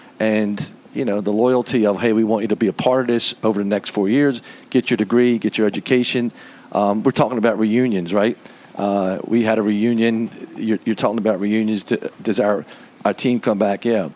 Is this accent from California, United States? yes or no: no; Baltimore, Maryland, United States; I grew up in East Baltimore. Right. I played for Pompeii, and you played for St. Elizabeth, and it was across the street.